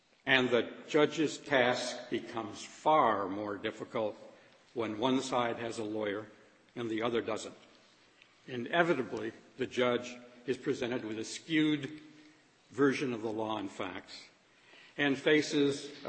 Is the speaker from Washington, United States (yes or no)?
no; South Dakota, United States; I was born and raised in South Dakota, so I was used to that.